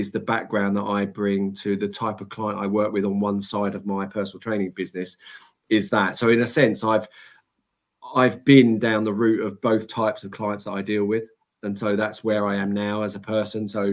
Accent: East of England, United Kingdom; I'm 56. As you said earlier, I'm originally from Essex, where most of my childhood was experienced.

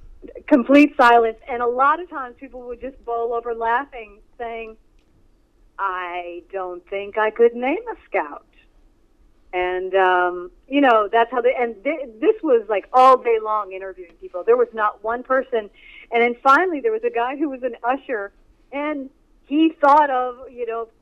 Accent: Quebec, Canada; I grew up very near Montreal, so it was the Expos and Rusty Staub. Of course, I'm giving my age away now

